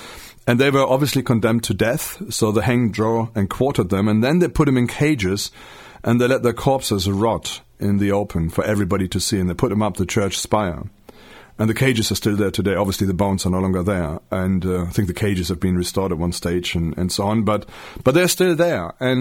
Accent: North Rhine-Westphalia, Germany; I know there's one place in Münster. This is near my hometown in Germany.

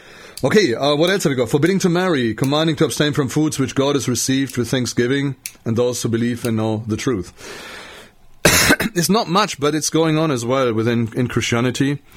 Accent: Germany; To me, I grew up in Germany.

